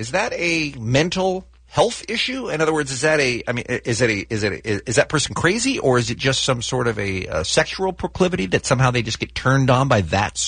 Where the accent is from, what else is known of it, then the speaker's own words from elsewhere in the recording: Maryland, United States; My home state of Maryland